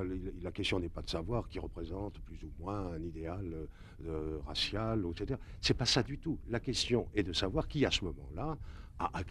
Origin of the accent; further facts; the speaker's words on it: Bordeaux, Nouvelle-Aquitaine, France; en tant que Français, je me ressens dans ce pays. Bon. Il se trouve que j'ai une enfance à Bordeaux, dans une famille anglophile